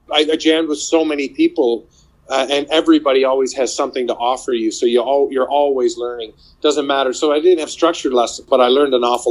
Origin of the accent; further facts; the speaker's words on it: Hanover, Ontario, Canada; now in Stratford, Canada; I grew up in Hanover, which is a couple of hours north from where I am now in Stratford.